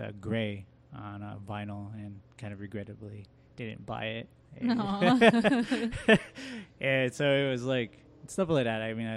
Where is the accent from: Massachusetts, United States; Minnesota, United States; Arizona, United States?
Arizona, United States; Phoenix; I just kind of started from Phoenix and pretty much made a big circle around back to the valley, you know. I lived on the res, Navajo res, and then moved back to the Phoenix area